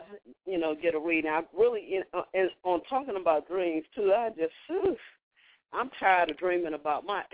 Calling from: Mississippi, United States; Hi, how y'all doing tonight? … from Mississippi.

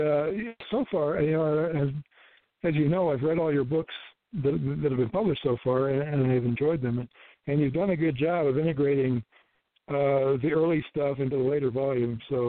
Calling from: Centennial, Colorado, United States; I'm calling from Centennial, Colorado.

